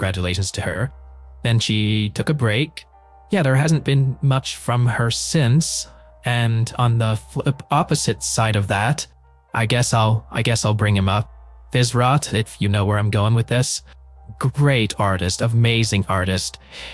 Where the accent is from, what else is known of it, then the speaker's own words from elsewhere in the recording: Canada; I would get anxiety because I am Canadian.